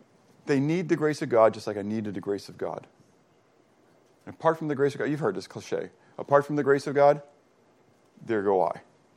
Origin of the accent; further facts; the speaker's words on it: Pittsburgh, Pennsylvania, United States; We grew up in Pittsburgh. We walked in the snow up the hills both ways